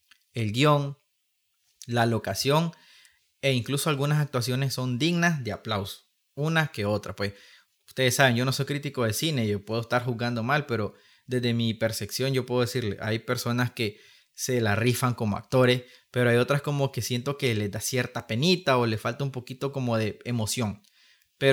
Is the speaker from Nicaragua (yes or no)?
yes; Nicaragua; a mí me gusta destacar más lo que hay en mi país. Si hay en otros países, hay en Nicaragua.